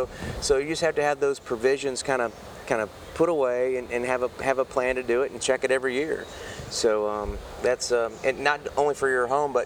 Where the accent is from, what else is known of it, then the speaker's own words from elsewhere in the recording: Memphis, Tennessee, United States; now in New Orleans, United States; So we don't in the South, right? We're in New Orleans. I'm from Memphis.